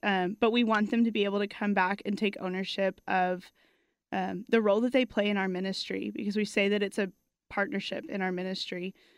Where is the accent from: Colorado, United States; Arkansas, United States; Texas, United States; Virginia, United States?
Texas, United States; Definitely. I grew up in Lake Highlands.